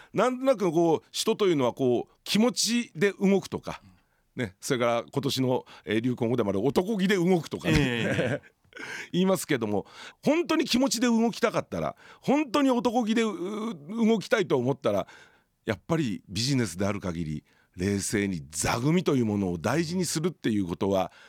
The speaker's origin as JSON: {"language": "Japanese", "region": "Toyama", "country": "Japan", "tie": "born or raised there", "said": "僕にしてみたら自分の生まれ故郷のためにと思って、さまざま富山で仕事してきた"}